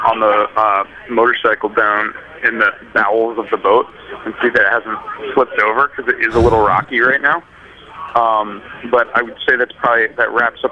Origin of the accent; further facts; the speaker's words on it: Cambridge, Massachusetts, United States; And we had old neighbors growing up in Cambridge that somehow are affiliated with, I think it was the Forbes family.